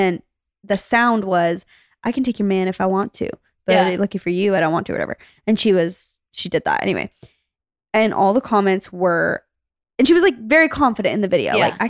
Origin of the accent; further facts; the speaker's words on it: Arizona, United States; the reason I feel like it's okay to complain is because we grew up in Arizona. We know heat.